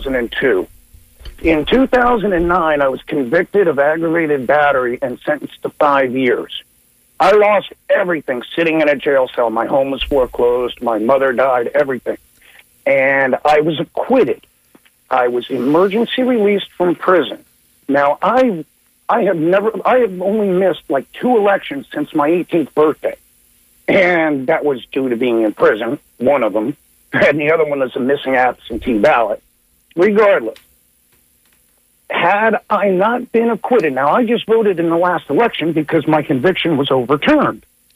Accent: Seminole, Florida, United States; I'm originally from Seminole, St. Petersburg

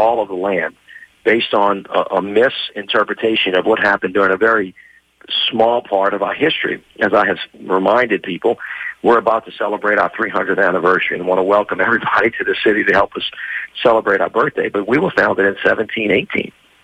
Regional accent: Southern US, United States; And as a Southerner, I get my back up a little bit when people from the North say it only happened down here.

